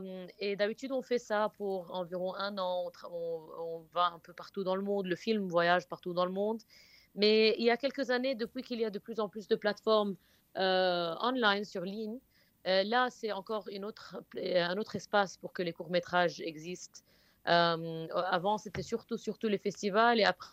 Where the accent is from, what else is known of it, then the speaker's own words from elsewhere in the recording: Beirut, Beirut Governorate, Lebanon; moved away as an adult; also born or lived in New York, United States; J'ai grandi à Beyrouth et mon inspiration a tout le temps été Beyrouth, le Liban, les histoires de là-bas. Après que j'ai fini la fac, j'ai bougé à New York